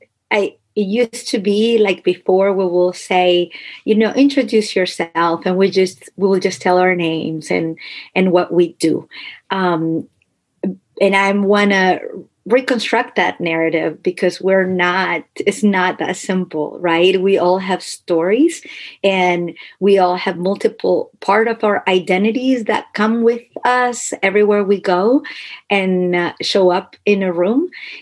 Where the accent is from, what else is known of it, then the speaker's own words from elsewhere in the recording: Argentina; I'm from Argentina. My parents are from Paraguay. I was raised in a household where both of our cultures and our country's tradition were honored and respected. I am multilingual.